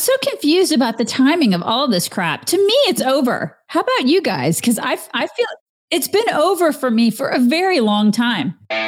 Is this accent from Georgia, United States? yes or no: yes; Atlanta, Georgia, United States; So it was like that when I grew up in Atlanta. And I loved it as a kid.